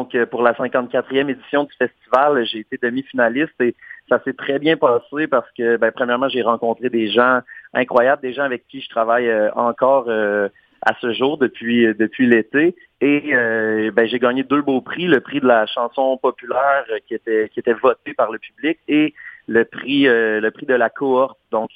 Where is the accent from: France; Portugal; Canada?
Canada; Quebec; le 12 avril à Amos, qui est pas loin de ma ville natale